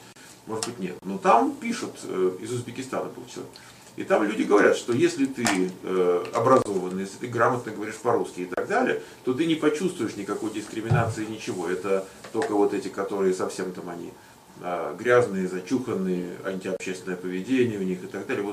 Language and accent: Russian; Moscow, Russia; я вырос в Москве